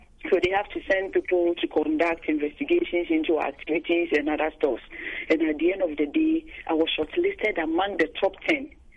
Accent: Ghana; I'm from Ghana. I'm a professional teacher.

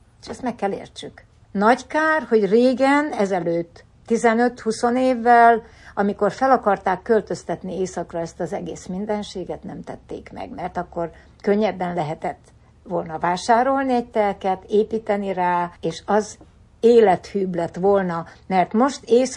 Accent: Zalău, Sălaj, Romania; moved away as an adult; now in Miami, United States; Én Erdélyből származom, Zilahról jöttem ezelőtt 33 évvel.

